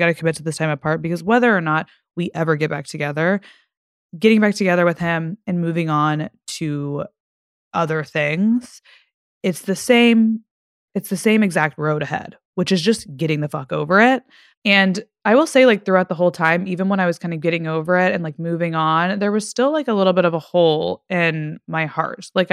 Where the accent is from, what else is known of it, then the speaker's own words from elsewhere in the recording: Fort Worth, Texas, United States; because I'm from Texas. It's close to my hometown in Fort Worth.